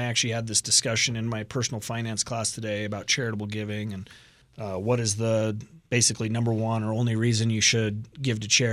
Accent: Canada; And I love gravy as a Canadian.

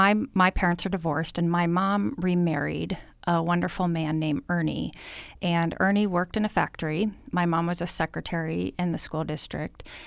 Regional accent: Brewster, Ohio, United States; also born or lived in Cincinnati, Ohio; Yes, I was born in Cincinnati, Ohio, and then moved to Brewster, Ohio in fourth grade, and that's where I continued elementary school and middle school and graduated from high school.

